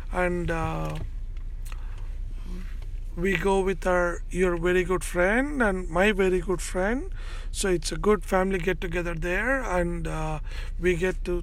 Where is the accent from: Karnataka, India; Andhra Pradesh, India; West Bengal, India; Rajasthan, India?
Andhra Pradesh, India; first language Telugu; English is a second language; All of our ancestors, as I said earlier, we are all from India. In India there is a place called Andhra Pradesh. It's a state called Andhra Pradesh. So we are all from there. We speak Telugu.